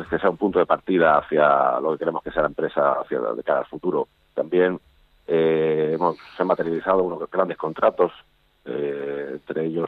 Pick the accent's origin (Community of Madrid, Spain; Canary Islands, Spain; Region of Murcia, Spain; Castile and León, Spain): Region of Murcia, Spain; Cartagena; especialmente como cartagenero y como persona de la región y como persona española